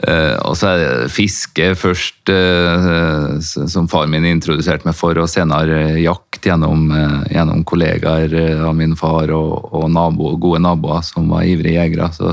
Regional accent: Rennebu, Trøndelag, Norway; det er meg i Rennebu kommune da, som er hjemkommunen min, som er da 8-9 mil sør for Trondheim her. En liten fjellbygd. Der Berkåk er kommunesenteret da, i Rennebu kommune. Dit kom mine foreldre i 1968 kanskje

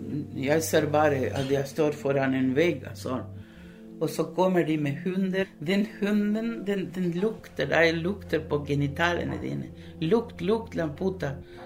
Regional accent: Uruguay; now in Norway; Jeg ble født og vokst i Uruguay. Uruguay er et land mellom Argentina og Brasil, et lite land.

